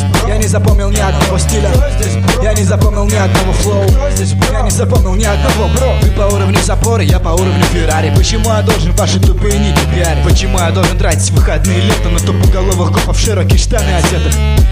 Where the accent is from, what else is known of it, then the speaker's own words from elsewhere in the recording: Dimitrovgrad, Ulyanovsk Oblast, Russia; Я из Димитровграда.